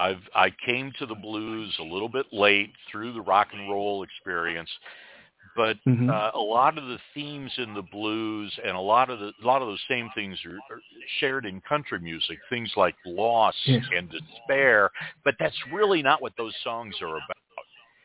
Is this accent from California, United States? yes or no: no; Michigan, United States; although I grew up outside of Detroit, my family is actually from West Virginia, and so there was a very heavy influence of music in my home of country music